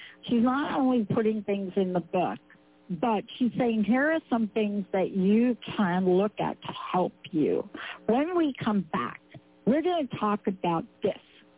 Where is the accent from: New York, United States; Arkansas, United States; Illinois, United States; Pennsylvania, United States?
New York, United States; Bronx; This is like my Bronx meditation. I'm from the Bronx.